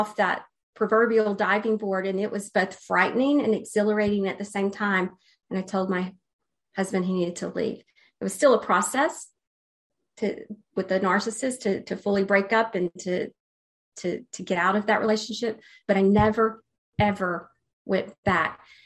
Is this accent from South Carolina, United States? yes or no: no; Alabama, United States; My religion was keeping me boxed in. I grew up in Alabama as the, in the Baptist church, and I was going to be the first person in my family to divorce.